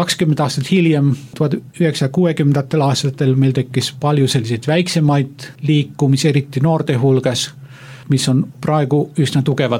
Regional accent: Finland; Estonian is a second language; Ja Soomes, minu kodumaal

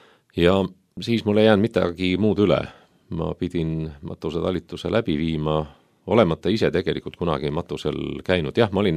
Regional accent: Saue, Harju County, Estonia; Ma olen Sauelt pärit ja minule lähim kirik tol ajal oli Keila kirik

